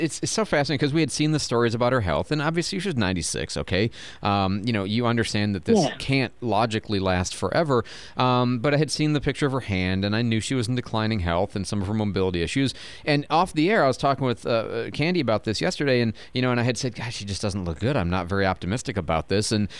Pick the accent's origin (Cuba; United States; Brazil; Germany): United States; And frankly, I'm an American, okay? You know, we celebrate the revolution and we broke away to not have a monarchy.